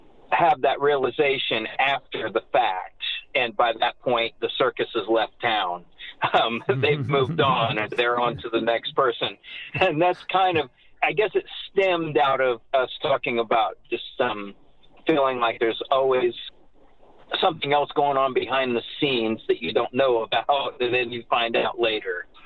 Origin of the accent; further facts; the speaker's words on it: Ohio, United States; Okay, well, I was born just outside of Columbus, Ohio, in a place called Circleville, Ohio. You know, I lived there until I was about five, and then we moved out to the country in rural Ohio, and then back in to the suburbs in high school age.